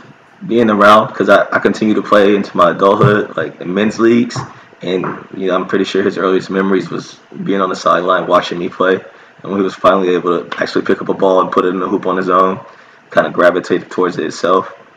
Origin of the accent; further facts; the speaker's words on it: Louisiana, United States; I was raised in Louisiana and I stayed out there with my grandma. So we were in the country and there wasn't really nothing to do.